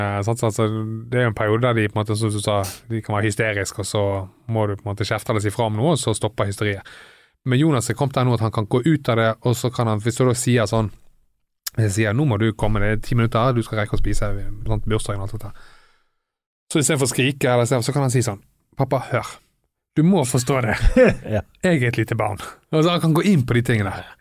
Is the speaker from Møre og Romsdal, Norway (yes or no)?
no; Bergen, Vestland, Norway; husk, vi er fra Fana.